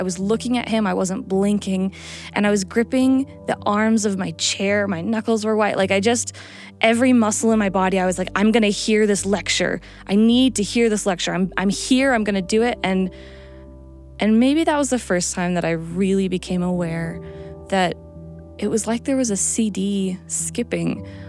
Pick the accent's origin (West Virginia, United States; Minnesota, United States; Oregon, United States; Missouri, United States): Minnesota, United States; I am from Minnesota. I'm 29.